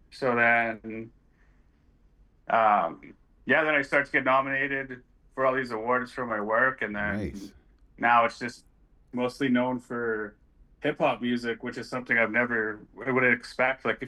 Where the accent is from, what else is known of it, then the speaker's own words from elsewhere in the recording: La Ronge, Saskatchewan, Canada; I'm originally from La Ranche, Saskatchewan, Treaty 6 territory.